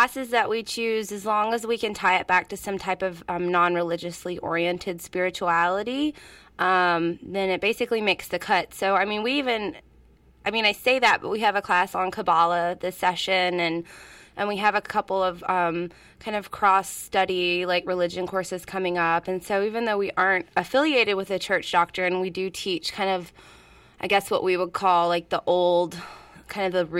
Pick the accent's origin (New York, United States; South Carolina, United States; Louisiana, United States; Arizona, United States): Louisiana, United States; Baton Rouge; which I assume there would be one in New Orleans because I grew up in Baton Rouge